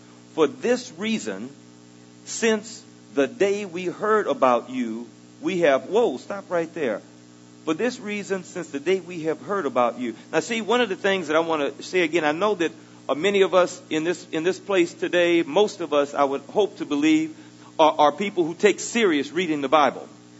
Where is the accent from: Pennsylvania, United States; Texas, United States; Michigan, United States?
Texas, United States; Houston; also born or lived in Russia; I had the privilege of living in Russia. It's cold. I'm from Texas. I'm from Third Ward, Houston.